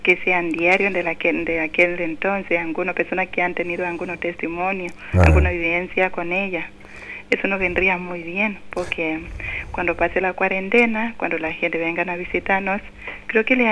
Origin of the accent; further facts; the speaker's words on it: Kenya; De Kenia.